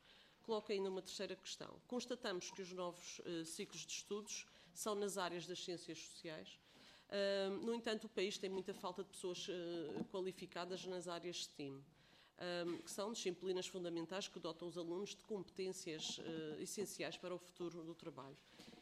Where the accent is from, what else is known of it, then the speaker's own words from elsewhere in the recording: Madeira, Portugal; E eu destaco esta instituição porque eu sou madeirense.